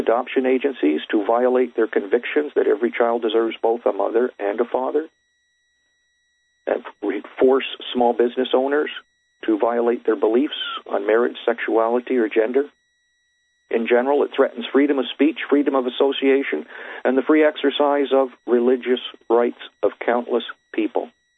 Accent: Canada; as a Canadian, we don't get that too much to a degree

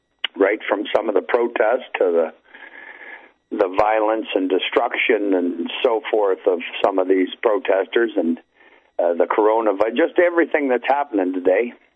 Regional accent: Hamilton, Ontario, Canada; Hamilton is my hometown. That's just an hour drive in the car from where I live now on the edge of Lake Erie.

